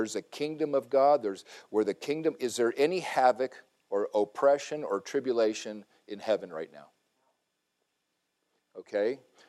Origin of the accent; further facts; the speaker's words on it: Puerto Rico; When I was a kid, growing up in Puerto Rico, the neighbor had this wonderful orange tree.